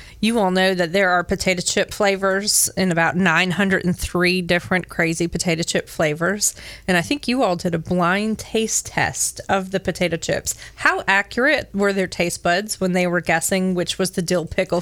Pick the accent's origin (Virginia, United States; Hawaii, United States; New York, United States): Hawaii, United States; now in Greenville, United States; Of course, we grew up in Hawaii, so I didn't have a Wilkins Mansion to look at, but we had our favorite places that we went.